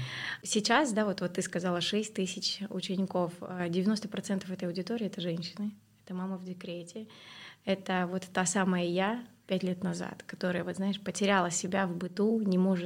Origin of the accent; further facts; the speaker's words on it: Astana, Kazakhstan; ну, у меня тоже корни южанские, но в целом я всю жизнь росла в Астане.